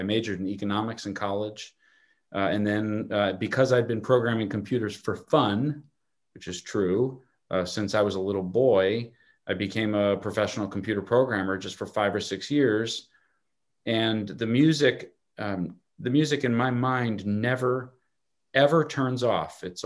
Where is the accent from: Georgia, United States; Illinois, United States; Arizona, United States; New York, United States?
Illinois, United States; Chicago; Well, Anand, I grew up in Chicago, and I wanted to be an architect.